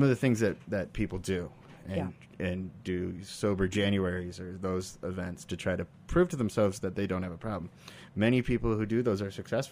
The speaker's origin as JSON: {"language": "English", "town": "Detroit", "region": "Michigan", "country": "United States", "tie": "born or raised there", "said": "So I grew up in Metro Detroit, Michigan, and to a criminal defense father and a mother who was in hospital administration."}